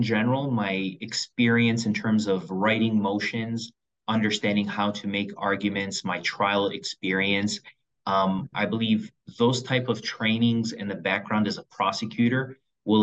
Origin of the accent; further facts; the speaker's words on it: Dearborn, Michigan, United States; also born or lived in Detroit; I was born in Detroit, Michigan, and I was born in Hutzel Hospital, Detroit, Michigan, and I grew up in the city of Dearborn, Michigan.